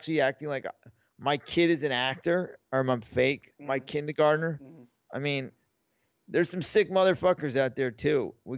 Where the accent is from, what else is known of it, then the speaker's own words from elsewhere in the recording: East Coast, United States; And I also know growing up in the East Coast, like what it's like when it's super cold.